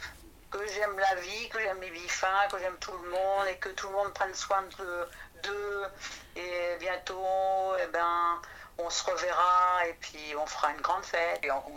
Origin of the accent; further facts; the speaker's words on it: France; moi, tu vois, en tant que petite Française, ça va, je me démerde.